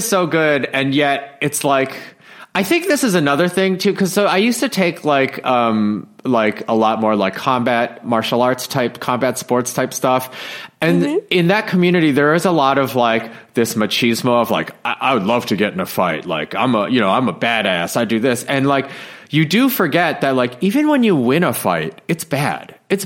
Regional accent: Michigan, United States; because I remember kind of feeling like when I grew up in Michigan, like because I'm just like a fucking dirtbag.

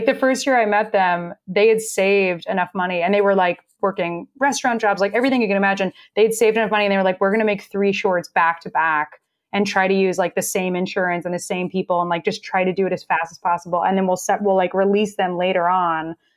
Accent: Texas, United States; because I'm from Texas.

